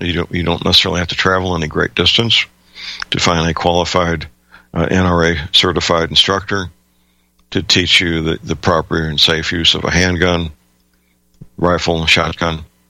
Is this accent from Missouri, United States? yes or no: yes; St. Louis, Missouri, United States; I have a first-hand report that my hometown, St. Louis